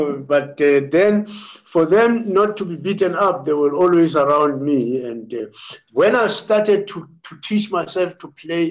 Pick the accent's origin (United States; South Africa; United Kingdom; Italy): South Africa; Zebediela, Limpopo; And I grew up in Zebediela among the young guys.